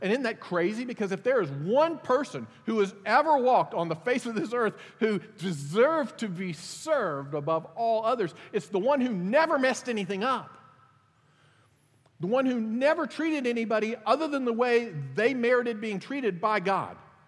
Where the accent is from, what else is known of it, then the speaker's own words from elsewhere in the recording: United States; I'm an American. I love America.